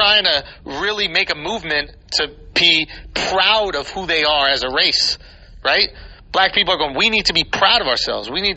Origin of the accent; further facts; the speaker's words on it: Scotland, United Kingdom; and I'm Scottish.